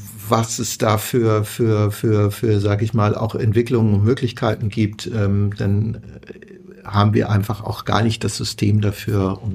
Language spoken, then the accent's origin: German; Germany; Wir sind hier in Deutschland, wir sind Deutsche.